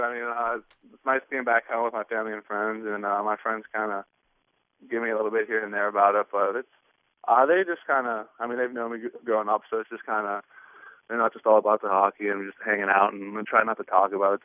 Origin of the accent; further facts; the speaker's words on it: Pittsburgh, Pennsylvania, United States; I'm from Pittsburgh, so it'd be unbelievable to get drafted by the Penguins.